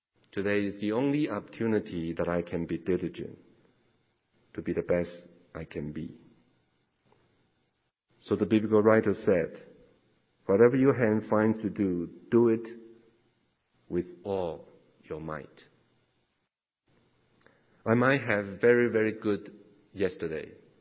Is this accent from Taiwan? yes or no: yes; Taiwan; English is a second language; now in United States; I'm from Taiwan, but anyway.